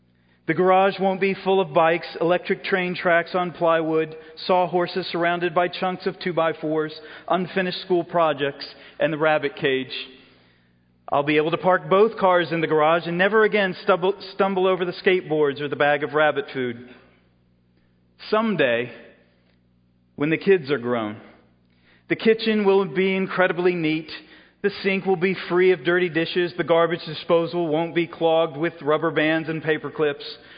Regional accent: Sarasota, Florida, United States; Our family will often vacation where I grew up in Sarasota, Florida.

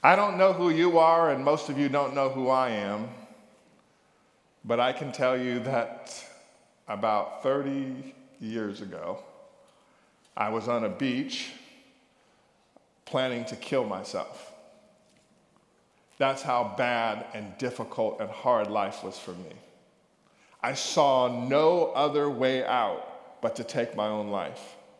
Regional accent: California, United States; now in Maryland, United States; So you gotta bear with me because I'm a Californian.

